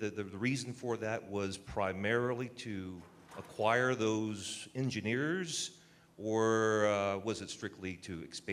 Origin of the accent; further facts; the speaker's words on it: Phoenix, Arizona, United States; from Phoenix.